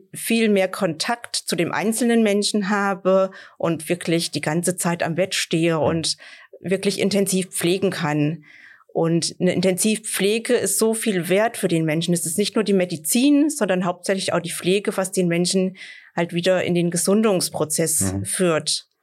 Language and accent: German; Künzell, Hesse, Germany; Ich komme aus Lütter.